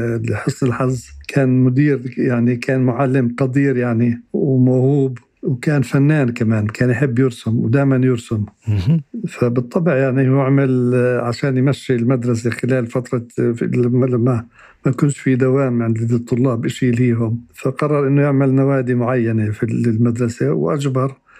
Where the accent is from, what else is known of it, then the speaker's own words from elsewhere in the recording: West Bank, Palestine; فإحنا ربينا إنه إحنا أردنيين يعني مش إشي ما ضايقنا يعني، مش غلط، بالعكس كان في أصدقاء كتير من الأردن عندنا في المدرسة وطلعنا زي الإخوة يعني، بس فقدنا كتير من هويتنا.